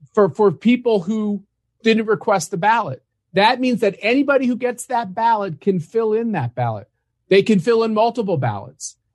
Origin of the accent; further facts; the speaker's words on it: United States; And as an American, I know that we're not going to survive as a country if half the country questions the results of the last election.